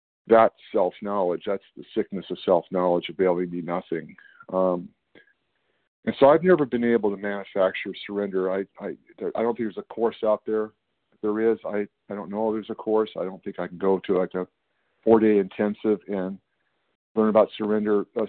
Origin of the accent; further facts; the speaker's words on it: Sacramento, California, United States; Northern California, Sacramento, California.